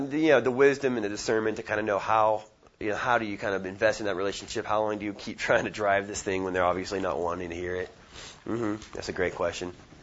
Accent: Oklahoma, United States; I'm like, I'm from Oklahoma.

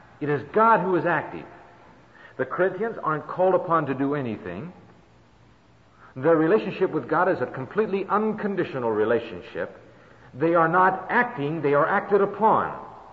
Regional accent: Fort Worth, Texas, United States; I remember some time ago I was in my hometown, Fort Worth, and having lunch with a businessman who was a fine Christian

